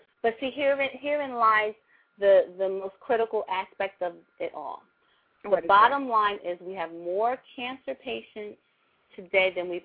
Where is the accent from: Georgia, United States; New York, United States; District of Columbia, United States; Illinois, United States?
New York, United States; Brooklyn; now in Philadelphia, United States; I am. I'm from Brooklyn, New York.